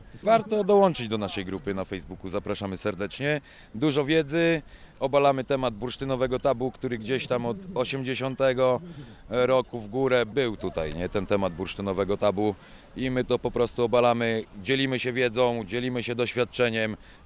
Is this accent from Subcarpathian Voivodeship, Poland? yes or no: no; Warmian-Masurian Voivodeship, Poland; Jak już się przeprowadziłem, bo jestem chłopakiem z Mazur, przeprowadziłem się tutaj nad morze